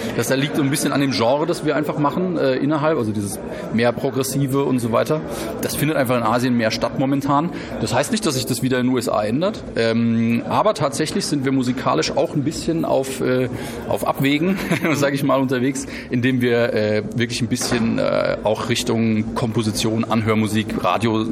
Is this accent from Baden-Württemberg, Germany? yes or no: yes; Baden-Württemberg, Germany; Wir kommen ja ein bisschen aus einer anderen Ecke von Deutschland. Wir kommen aus Heidelberg und Mannheim.